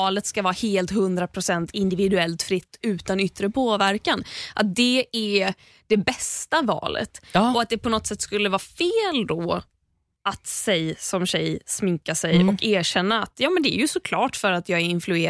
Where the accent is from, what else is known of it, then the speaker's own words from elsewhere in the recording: Sweden; Kultur, att vi är uppvuxna i Sverige